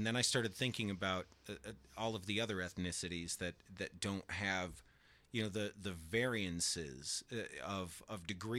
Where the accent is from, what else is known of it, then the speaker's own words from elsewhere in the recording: Michigan, United States; No, I come from Michigan, which is basically a combination of Wisconsin and Canada.